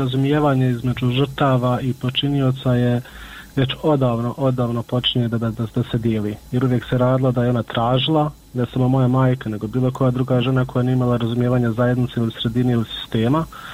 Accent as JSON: {"language": "Bosnian", "town": "Miljevina", "region": "Republika Srpska", "country": "Bosnia & Herzegovina", "said": "mi smo svi gore iz Miljevine"}